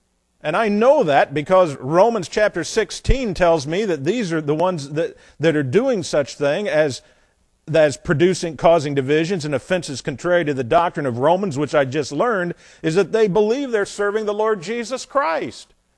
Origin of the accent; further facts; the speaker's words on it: United States; I grew up, you know, I grew up in America, and I watch a lot of John Wayne movies